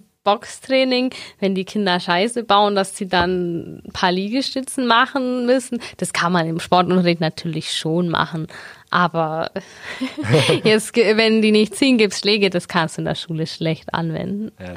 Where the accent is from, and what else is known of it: Augsburg, Bavaria, Germany; born or raised there